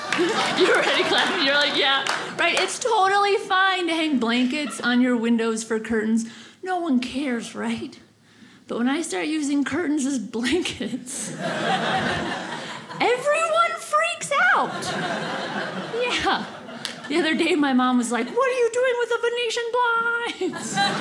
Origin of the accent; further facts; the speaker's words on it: Minnesota, United States; now in Los Angeles, United States; I'm from Minnesota where we don't have it, and I live in LA now, and I think it's super cool.